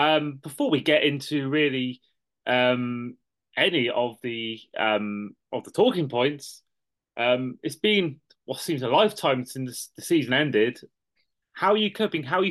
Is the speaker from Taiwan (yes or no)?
no; Wales, United Kingdom; as being a Welsh myself, I thought who best to bring on to discuss a Welsh player joining the NFL than a fellow Welshman.